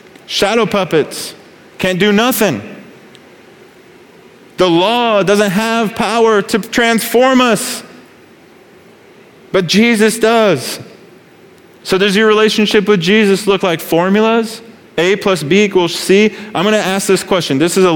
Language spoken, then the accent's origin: English; Colorado Springs, Colorado, United States; And I grew up in Colorado Springs. That's like where they live.